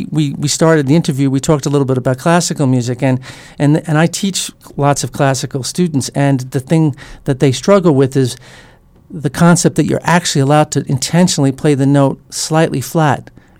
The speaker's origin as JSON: {"language": "English", "town": "Bronx", "region": "New York", "country": "United States", "tie": "born or raised there", "said": "So this kid growing up in the Bronx learned from someone from that region and learned from someone who learned from the great Michael Coleman."}